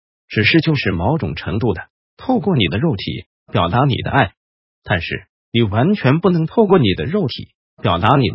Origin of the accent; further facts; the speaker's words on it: Taiwan; 我们台湾人喝醉酒了，这样勾肩搭背走路很普通啊